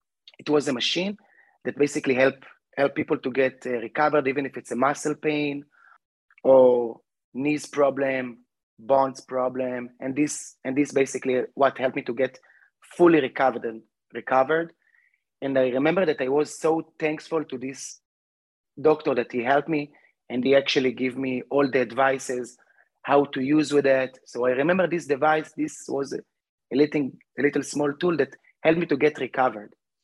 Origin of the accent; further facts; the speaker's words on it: Kfar Saba, Central District, Israel; English is a second language; moved away as an adult; now in United States; So I was born in a city that's called Kfar Saba. It's in the central of Israel. All my childhood I spent there.